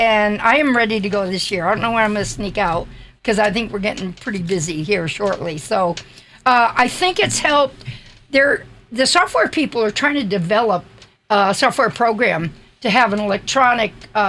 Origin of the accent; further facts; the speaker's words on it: Omaha, Nebraska, United States; But we come from Omaha.